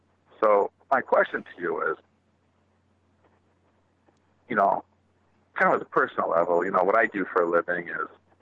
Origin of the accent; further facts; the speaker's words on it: Michigan, United States; Well, yeah. I'm originally from Michigan, but even there, you know, it's, you know, people that voted for Trump that have an ounce of intelligence, they know they screwed up.